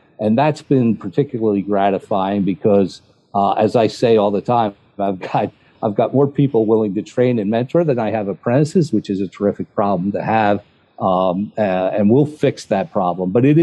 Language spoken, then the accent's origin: English; Philadelphia, Pennsylvania, United States; I'm a Philadelphian, and to bring it into my hometown has been particularly gratifying.